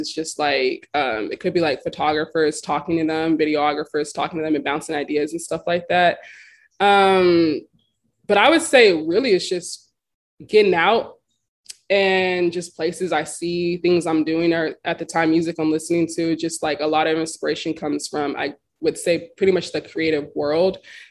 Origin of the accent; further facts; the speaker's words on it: San Antonio, Texas, United States; Sorry, I'm from San Antonio. So I just was really trying to leave. You know, I was not trying to be in San Antonio for that long.